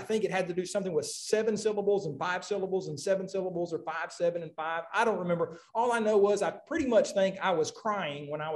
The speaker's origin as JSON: {"language": "English", "town": "Muskogee", "region": "Oklahoma", "country": "United States", "tie": "born or raised there", "said": "Because where I grew up in Muskogee, Oklahoma"}